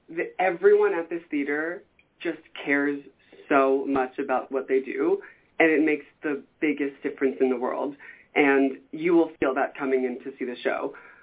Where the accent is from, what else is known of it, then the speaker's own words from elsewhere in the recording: New Jersey, United States; I'm from North Jersey. I'm from right outside of New York City. So I got to go into New York all the time when I was little.